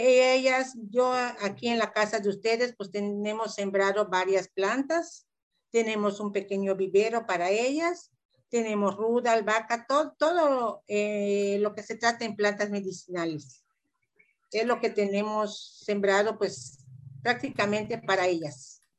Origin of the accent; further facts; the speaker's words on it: Mérida, Yucatán, Mexico; born there; moved away as an adult; now in Cancún, Mexico; Yo nací en Mérida y ya terminando los estudios me fui a la ciudad de Cancún